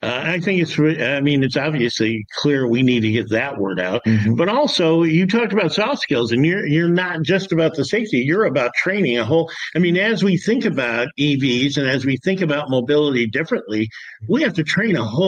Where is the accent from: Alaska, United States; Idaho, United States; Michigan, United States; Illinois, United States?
Michigan, United States; Detroit; as you see it differently than you did or we did growing up in Detroit here, where everyone, all of my grandparents and uncles were, you know, tradesmen and worked in the factories